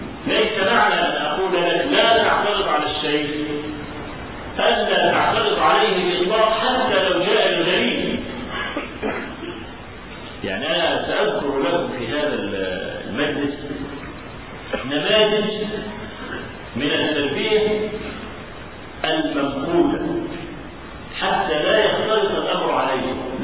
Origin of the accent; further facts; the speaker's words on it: Cairo, Cairo Governorate, Egypt; احنا عندنا في القاهره ميدان اسمه ميدان باب الشعريه.